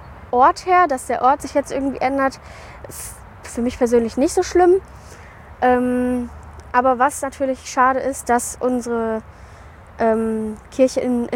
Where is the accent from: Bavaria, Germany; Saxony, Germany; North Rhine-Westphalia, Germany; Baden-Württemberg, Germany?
North Rhine-Westphalia, Germany; Bottrop; Ich bin ja in Bottrop aufgewachsen